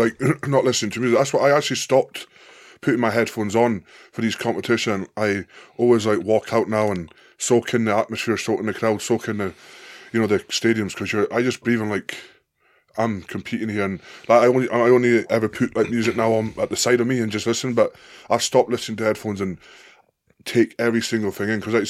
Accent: Scotland, United Kingdom; You know, and Scottish, I think Scottish folk do that. Oh, we're just Scottish.

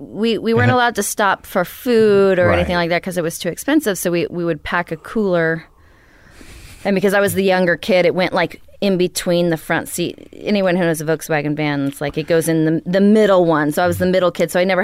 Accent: Knoxville, Tennessee, United States; born there; I was born in Knoxville.

